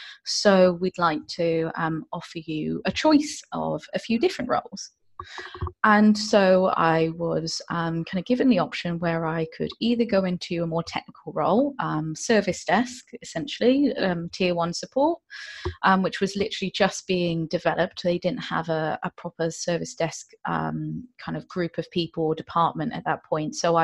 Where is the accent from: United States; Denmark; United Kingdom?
United Kingdom; Bridgwater, South West England; I was born in I was raised in Bridgewater in Somerset, so quite near Stonehenge.